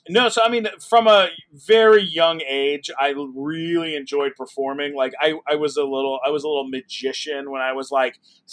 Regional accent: San Diego, California, United States; you know, as a little kid, you know, growing, I grew up in San Diego.

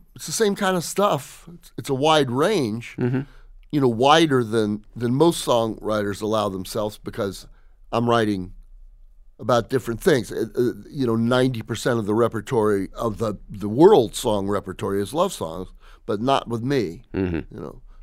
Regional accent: Los Angeles, California, United States; born there; Born right here, meaning Los Angeles in that case.

